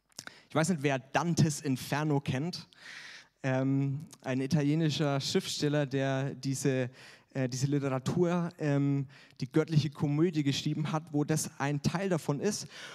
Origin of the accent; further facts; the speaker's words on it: Bavaria, Germany; ich komme aus dem schönen Oberfranken, nicht weit weg vom Höllental. Das ist tatsächlich ein Tal dort, wo ich herkomme.